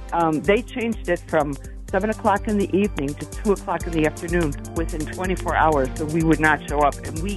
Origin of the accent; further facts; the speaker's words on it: New York, United States; but I'm from New York, and when we got here to Virginia, the people we found were kind of sleepy.